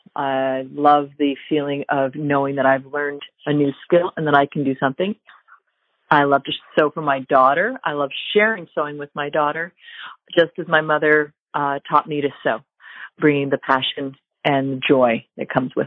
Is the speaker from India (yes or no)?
no; Ottawa, Ontario, Canada; I'm from Ottawa, Ontario